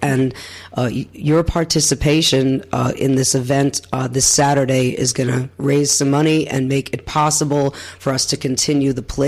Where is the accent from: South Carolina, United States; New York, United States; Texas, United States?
New York, United States; Brooklyn; And also coming from a big city, you know, I'm from Brooklyn and from New York City originally